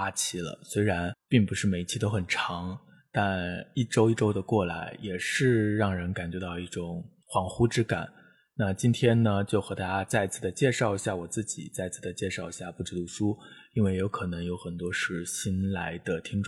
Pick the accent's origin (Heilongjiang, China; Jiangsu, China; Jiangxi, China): Jiangxi, China; 我从小就没有学会当地的语言，虽然是从小在江西长大，但是对江西本地的这种故乡感并不是很强，因为我的祖父辈都是从安徽过去的，从小就只会讲普通话